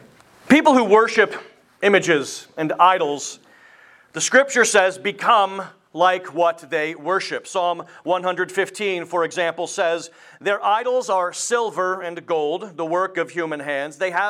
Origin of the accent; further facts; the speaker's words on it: Lancaster, Pennsylvania, United States; doing a ministerial internship with Pastor Greg Strawbridge in Lancaster, Pennsylvania, which is where we hail from Pennsylvania.